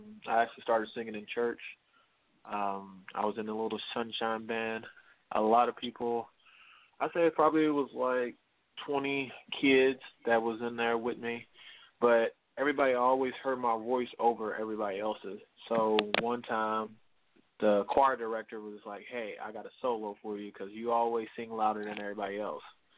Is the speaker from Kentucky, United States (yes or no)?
yes; Henderson, Kentucky, United States; also born or lived in Evansville, Indiana; Yeah, I was born in Evansville, Indiana. I'm from Henderson, So I've been, I went to school in Henderson from K-12, you know what I'm saying, all the way through.